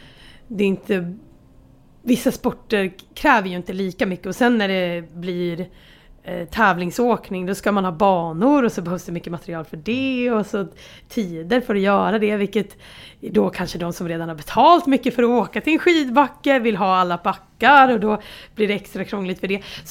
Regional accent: Dalarna County, Sweden; jag växte upp nära Kungsberget som ändå har ett gäng backar

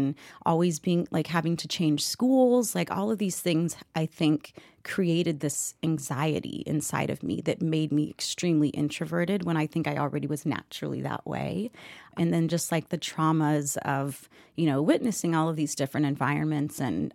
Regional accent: Kansas City, Missouri, United States; born there; But I was born in Kansas City, Missouri, where my mom was a professional cheerleader for the Kansas City Chiefs.

